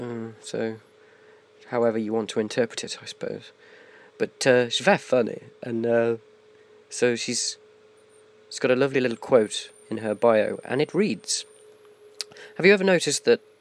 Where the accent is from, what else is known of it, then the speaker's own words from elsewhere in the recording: England, United Kingdom; I'm English